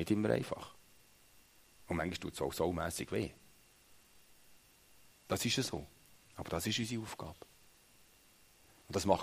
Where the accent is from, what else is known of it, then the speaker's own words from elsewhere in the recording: Switzerland; ich bin Schweizer, ich bin unabhängig.